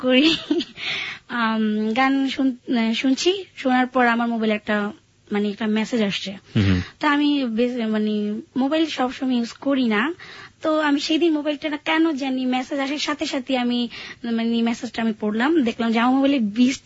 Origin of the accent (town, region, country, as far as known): Dhaka, Dhaka Division, Bangladesh; born or raised there